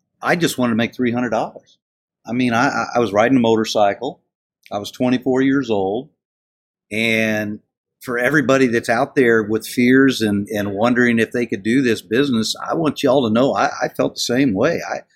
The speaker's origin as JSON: {"language": "English", "region": "Texas", "country": "United States", "said": "Unfortunately, I'm from Texas, as you said. You know, the rich people in Texas have oil wells."}